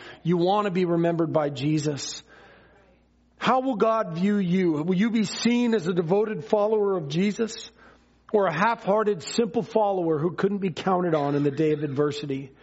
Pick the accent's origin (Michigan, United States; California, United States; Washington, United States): Washington, United States; Ballard; My mom and dad got divorced when I was 3 years old, and so it was just me, mom, and my brother growing up in Ballard.